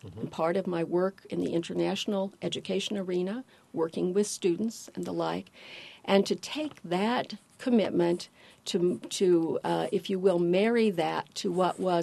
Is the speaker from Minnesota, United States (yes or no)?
no; Paxton, Illinois, United States; I grew up in Paxton, Illinois, just 30 miles to the north